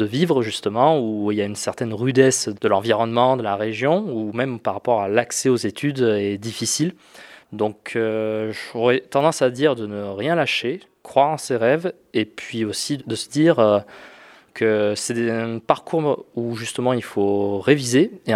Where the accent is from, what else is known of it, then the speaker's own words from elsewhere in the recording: Auvergne-Rhône-Alpes, France; déjà je suis originaire du bassin de Nobona et après les études, je ne me voyais pas partir ailleurs spécialement et je me voyais principalement revenir ici.